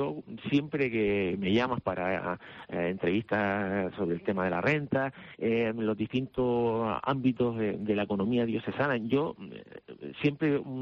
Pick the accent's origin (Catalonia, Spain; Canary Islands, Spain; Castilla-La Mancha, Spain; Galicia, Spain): Canary Islands, Spain; Agaete; yo que soy de Agaete